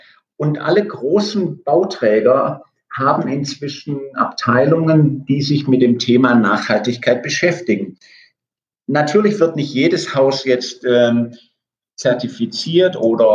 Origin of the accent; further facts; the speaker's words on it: Germany; weil wir als Deutsche ja in diesem Bereich schon seit den 70er Jahren, seit der Ölkrise aktiver sind